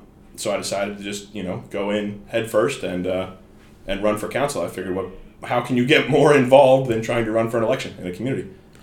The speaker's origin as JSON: {"language": "English", "region": "Pennsylvania", "country": "United States", "lives_now": "Bridgeport, United States", "said": "I came in from Lancaster County. I'm probably the closest thing to an Amishman that Bridgeport Borough has."}